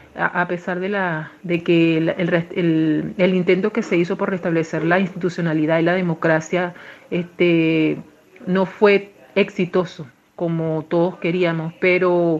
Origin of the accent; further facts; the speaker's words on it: Venezuela; como venezolana y como representante de todos los venezolanos que adversamos a este nefasto gobierno